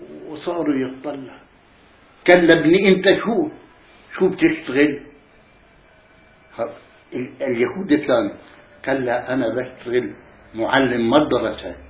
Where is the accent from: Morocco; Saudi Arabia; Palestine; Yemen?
Palestine; Al-Qabu, Jerusalem; قلنا لحنا من القبو من هذا